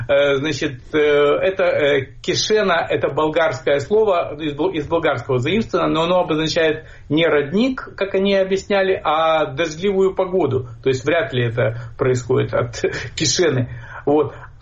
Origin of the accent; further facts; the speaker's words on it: Chișinău, Moldova; now in Saint Petersburg, Russia; Нет, Кишинев – это мой родной город